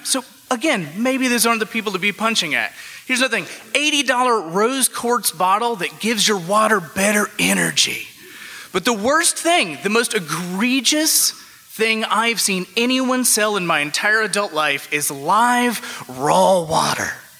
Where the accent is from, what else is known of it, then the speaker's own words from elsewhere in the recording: Alabama, United States; now in Chicago, United States; But since I moved to Chicago from Alabama, I have been in the occasionally and often unenviable position of defending the great people of my home state.